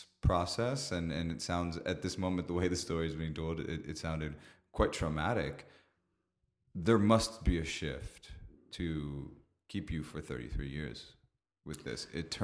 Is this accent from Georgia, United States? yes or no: yes; Georgia, United States; I grew up in Georgia.